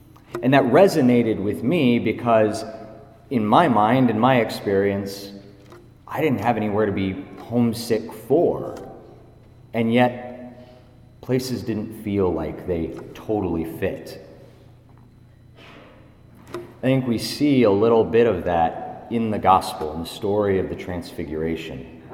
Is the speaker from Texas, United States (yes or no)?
no; Cedar Rapids, Iowa, United States; it's easy to say, well, I'm from Cedar Rapids. My family's lived here for almost 17 years. It's the longest I've lived anywhere. But my dad was in the Air Force, and so we have been all over the place.